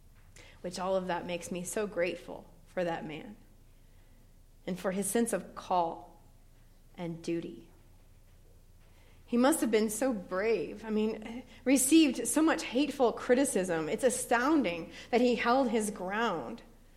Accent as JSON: {"language": "English", "town": "Port Angeles", "region": "Washington", "country": "United States", "tie": "born or raised there", "said": "But if you know Washington State, and then I tell you that I grew up in Port Angeles, Washington, you'll know I grew up nowhere near Seattle. It was a small town about 2.5 hours outside of Seattle."}